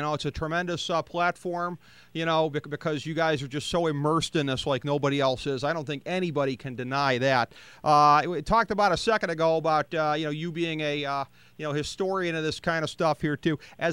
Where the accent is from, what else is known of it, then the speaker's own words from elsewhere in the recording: Seattle, Washington, United States; A movie that gave me, as a young tyke growing up in Seatown, a little bit of hope back in the day